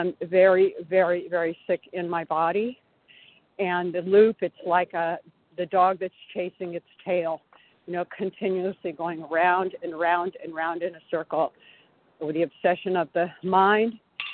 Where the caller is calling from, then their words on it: California, United States; I am in California.